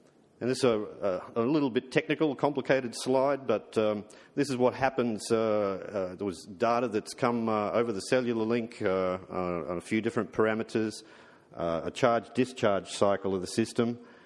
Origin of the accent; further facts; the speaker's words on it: Brisbane, Queensland, Australia; We come from Australia. Brisbane is our hometown.